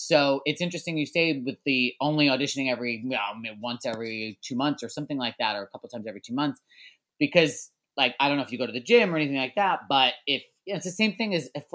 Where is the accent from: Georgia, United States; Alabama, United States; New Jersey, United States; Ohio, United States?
New Jersey, United States; Born and raised in Jersey. Yeah. And I came here like at the end of February and I was only supposed to be here for 2 weeks.